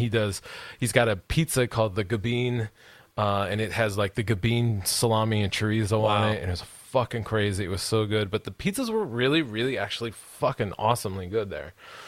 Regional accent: Pacific Northwest, United States; because I come from the Pacific Northwest.

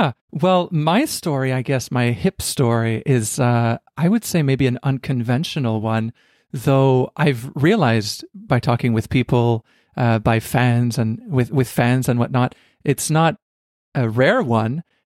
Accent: Canada; even though I'm Canadian, like you, like, and it seems like it's in our blood

